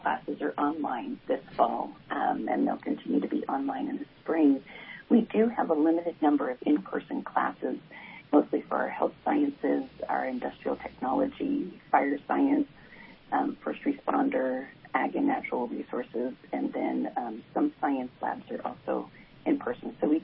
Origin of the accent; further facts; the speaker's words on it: Redding, California, United States; Well, I grew up in Reading, and when I graduated from Shasta College, I went away to UC Davis for school, and then eventually came back to Reading in 2003